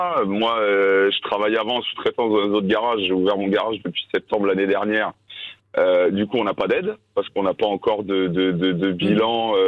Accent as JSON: {"language": "French", "town": "Toulouse", "region": "Occitanie", "country": "France", "said": "Moi, je suis de Toulouse"}